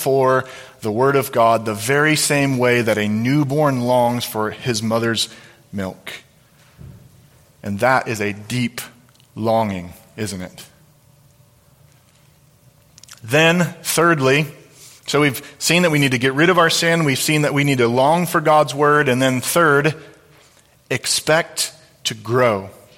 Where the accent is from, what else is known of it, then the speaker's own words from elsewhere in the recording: Illinois, United States; I remember as a kid, I grew up an hour outside Chicago during the Bulls era with Michael Jordan and Scottie Pippen and Dennis Rodman, maybe lost on most all of you.